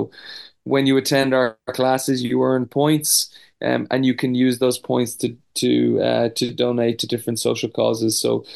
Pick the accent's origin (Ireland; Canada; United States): Ireland; Dublin, Leinster; moved away as an adult; I grew up in Dublin, Ireland, and was one of the best kind of juniors in Ireland, and then went on a sports scholarship to the US.